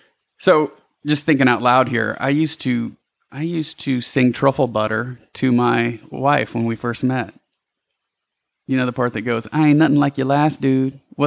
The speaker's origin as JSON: {"language": "English", "town": "New Orleans", "region": "Louisiana", "country": "United States", "tie": "born there", "said": "I was born in New Orleans, and when I was a kid, it was very common to see on the 10 o'clock news people shooting each other over Jordans in the projects."}